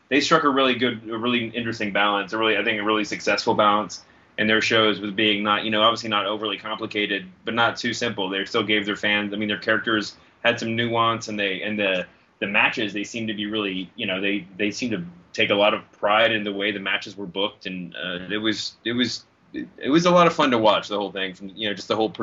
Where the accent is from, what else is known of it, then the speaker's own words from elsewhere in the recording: Louisville, Kentucky, United States; I grew up in Louisville watching, Jerry Lawler and the Jarrett's Memphis territory